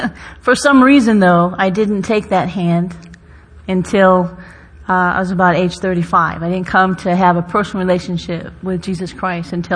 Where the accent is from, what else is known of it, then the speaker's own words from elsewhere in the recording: New England, United States; I'm from the East Coast. Yeah, yeah. From the New England area.